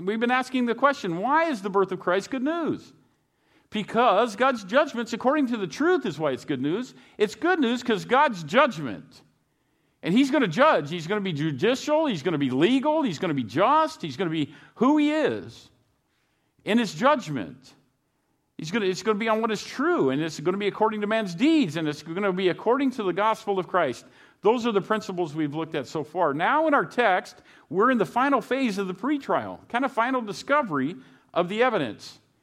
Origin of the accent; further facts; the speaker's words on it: Fresno, California, United States; Shoot, I'm from Roosevelt High School in Fresno, so you know what? I'm with you guys in that.